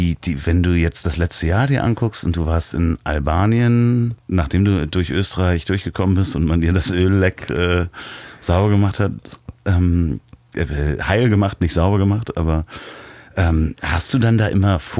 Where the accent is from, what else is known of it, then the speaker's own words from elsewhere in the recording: Berlin, Germany; ich versuche das jetzt mal als Berliner zu sagen, auf Dafke fährt